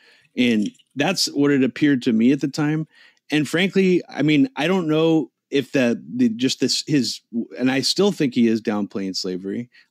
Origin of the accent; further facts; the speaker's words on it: United States; just being an American, I do think we should reflect on our past